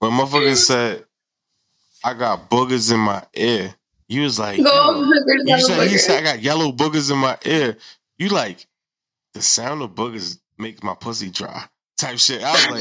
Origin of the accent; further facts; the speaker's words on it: Queens, New York, United States; I'm from Queens. So yeah.